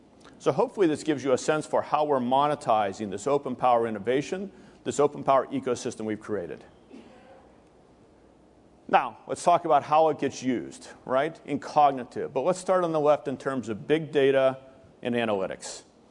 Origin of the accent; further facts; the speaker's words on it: Pennsylvania, United States; University of Pittsburgh Medical Center, near and dear to my hometown just outside of Pittsburgh.